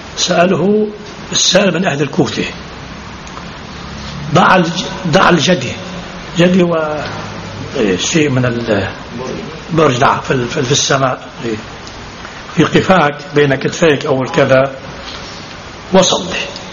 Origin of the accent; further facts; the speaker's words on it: Lebanon; طبعا بعض المكروهات أجمع الكل على فعلها عندنا في لبنان